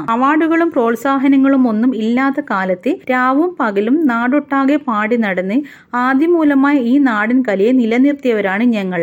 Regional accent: Vavannur, Kerala, India; ഞാൻ ജനിച്ചു വളർന്ന പാലക്കാട് ജില്ലയുടെ ഏറ്റവും പടിഞ്ഞാറുള്ള കൂറ്റനാട്ടെ വാവന്നൂർ ഗ്രാമത്തിനും അഭിമാന നിമിഷം.

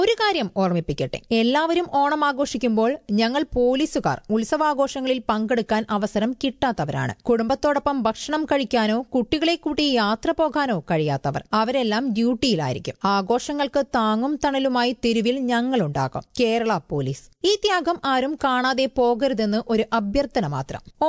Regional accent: Puri, Odisha, India; എന്റെ നാടായ ഒഡീഷയിലുമുണ്ട്. ക്ഷേത്രനഗരമായ പുരിയിലാണ് ഞാൻ ജനിച്ചത്.

